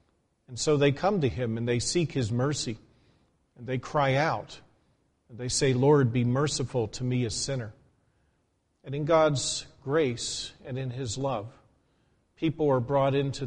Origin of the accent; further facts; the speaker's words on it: Gettysburg, Pennsylvania, United States; I recently had opportunity to visit my hometown community of Gettysburg, Pennsylvania.